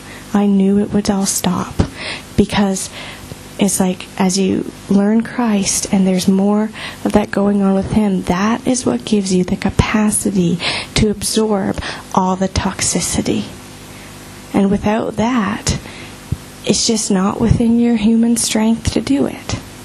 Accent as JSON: {"language": "English", "country": "Canada", "also_born_or_lived": "United States", "said": "I'm from a different country than they are. I'm actually from Canada, and I came to the States"}